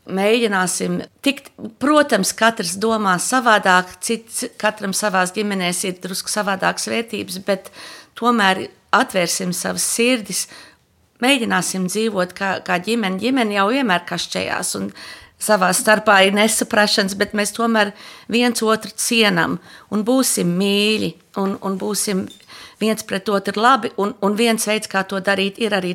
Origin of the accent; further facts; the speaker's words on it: United States; Mēs esam no Amerikas, mēs patreiz dzīvojam diezgan baisos apstākļos.